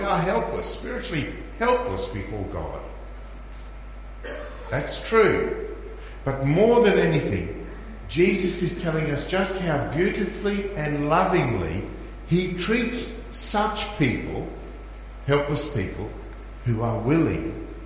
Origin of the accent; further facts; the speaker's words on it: Queensland, Australia; When I was a teenager, I'm from Queensland, we had no sheep.